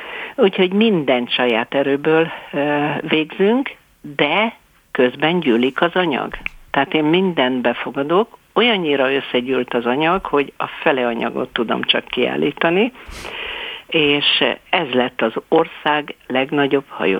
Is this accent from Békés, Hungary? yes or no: no; Budapest, Hungary; born there; Budapesten szolgálati lakást, úgyhogy mi már a bátyámmal ott születtünk.